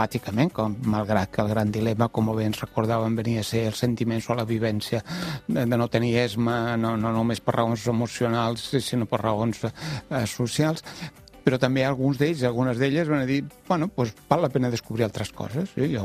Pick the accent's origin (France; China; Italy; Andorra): France; Occitania; i que a més som francesos. No som de la grandeur francesa, no som de la grandeur catalana, però som catalans